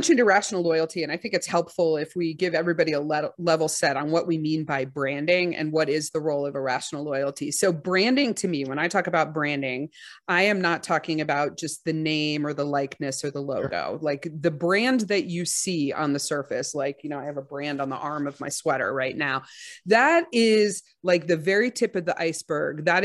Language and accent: English; Texas, United States; I'm from Texas.